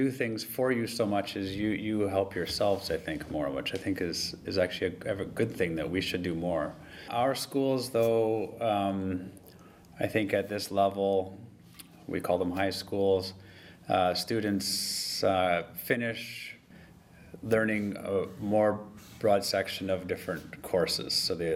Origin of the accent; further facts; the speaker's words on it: Alberta, Canada; I'm from Alberta, Canada, and I live in the city of Sherwood Park, and I work in the city of Fort Saskatchewan.